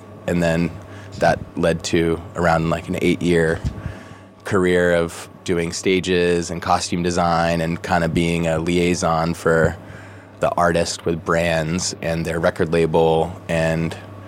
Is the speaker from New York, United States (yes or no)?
no; Pismo Beach, California, United States; I grew up in Central California, which is a small town called Pismo Beach. So it's 3 hours south of San Francisco and 3 hours north of Los Angeles.